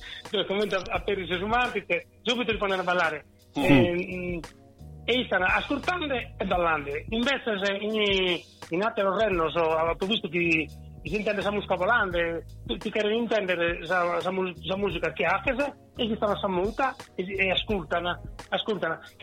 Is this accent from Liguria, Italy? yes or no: no; Sardinia, Italy; lo comprende per uno che sono sardo